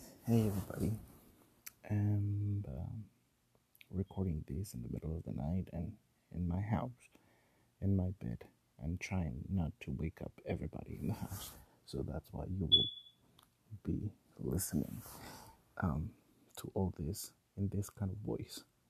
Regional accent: Mexico City, Mexico; English is a second language; moved away as an adult; now in United States; So a little story about myself is I am from Mexico City. I moved to the US when I was about 21.

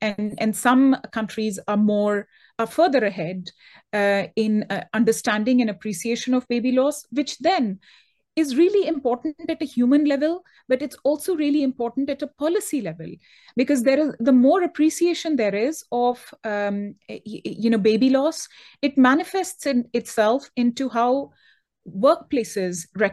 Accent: India; also born or lived in United States; now in United Kingdom; I grew up in India. I lived in the US for several years, and now I live in the UK.

